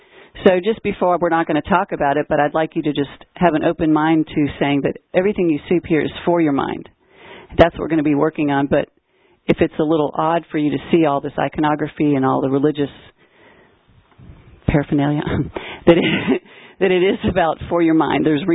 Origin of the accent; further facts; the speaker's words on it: Louisville, Kentucky, United States; born there; I was born in Louisville, Kentucky. Just had the Derby, I think, a couple days ago.